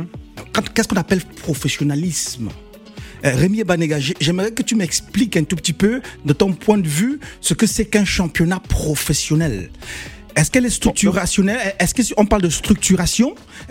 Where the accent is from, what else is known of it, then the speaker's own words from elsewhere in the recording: Gabon; moved away; Ça fait 30 ans que ça fait 25 ans que j'ai quitté le Gabon.